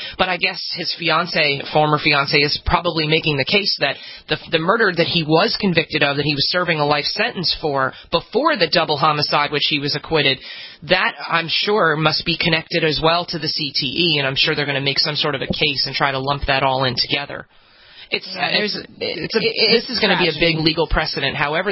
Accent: New York, United States; Yeah, I mean, you know, the Yankees, as a New Yorker, I'm sort of a Yankee fan.

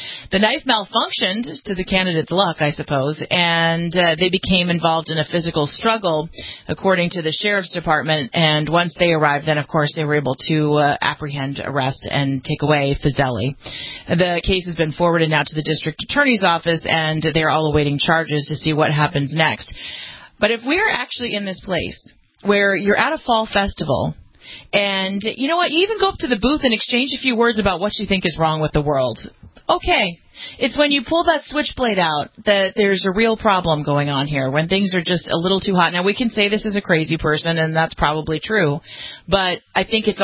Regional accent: California, United States; in my home state of California

